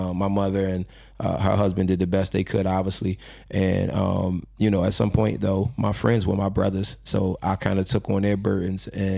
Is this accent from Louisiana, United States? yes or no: no; Philadelphia, Pennsylvania, United States; I was born and raised in North Philly. So like, that's one of my passions, you know, for what I do.